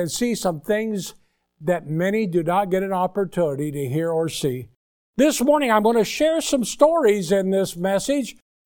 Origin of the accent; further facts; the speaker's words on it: Indiana, United States; My wife's from Baldwin County, and I'm originally from Indiana.